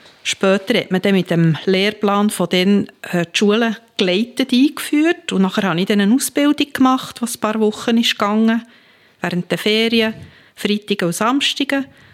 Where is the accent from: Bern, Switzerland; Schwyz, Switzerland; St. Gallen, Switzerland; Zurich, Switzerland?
Bern, Switzerland; Biel; Ich bin in Biel geboren und aufgewachsen, wohne seit 32 Jahren in Möhringen